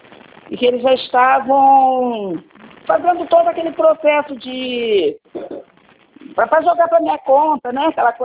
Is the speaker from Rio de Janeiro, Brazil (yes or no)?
yes; São Pedro da Aldeia, Rio de Janeiro, Brazil; A gente é daqui de São Pedro da Aldeia.